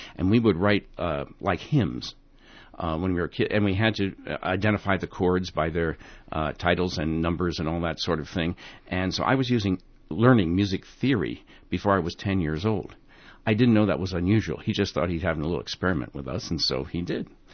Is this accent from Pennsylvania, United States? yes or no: yes; East Stroudsburg, Pennsylvania, United States; born there; I was born in East Stroudsburg in the Pocono Mountains of Pennsylvania, northeast Pennsylvania